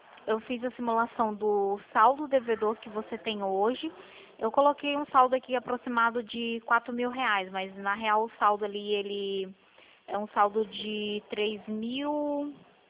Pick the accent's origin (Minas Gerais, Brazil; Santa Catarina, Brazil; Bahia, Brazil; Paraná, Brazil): Paraná, Brazil; Curitiba; Não, não, eu sou de Curitiba.